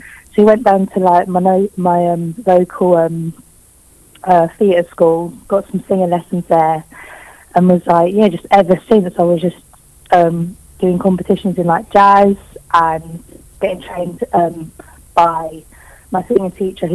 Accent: Whitechapel, London, United Kingdom; born there; I was born in Whitechapel.

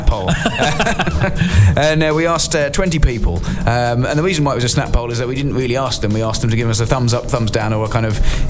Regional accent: South East England, United Kingdom; this was when I was growing up in Kent.

